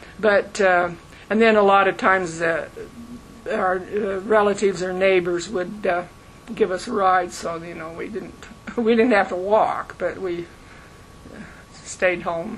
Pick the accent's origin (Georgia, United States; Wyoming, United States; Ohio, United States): Wyoming, United States; Fairview; In Fairview, Wyoming.